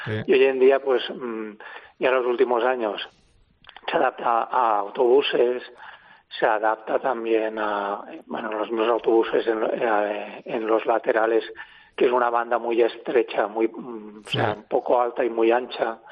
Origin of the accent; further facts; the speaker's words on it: Bocairent, Valencian Community, Spain; Sí, la verdad es que al ser valenciano, aunque soy de Bocairén, pero bueno, tengo mucha vinculación.